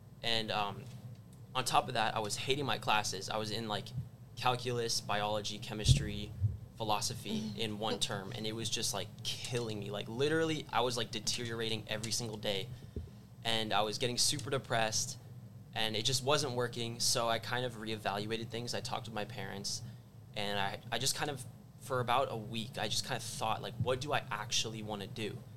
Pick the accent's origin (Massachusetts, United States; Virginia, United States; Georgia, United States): Virginia, United States; And I was like, no way, VCU Brand Center, like, I'm from Virginia.